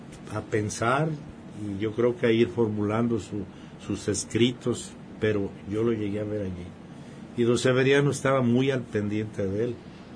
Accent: Tonaya, Jalisco, Mexico; Pues bonito, es Tonaya.

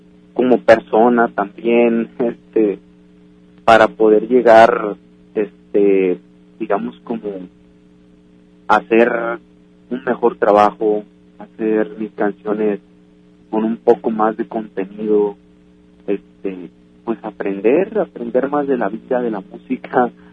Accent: Autlán, Jalisco, Mexico; moved away; En Autlán, fíjate que desde algunos años yo fue que me salí de Autlán

